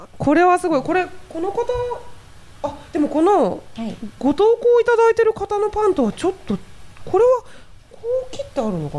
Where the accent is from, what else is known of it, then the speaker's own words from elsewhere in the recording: Hanno, Saitama, Japan; 地元が飯能駅の自販機にコモのパン入ってたな。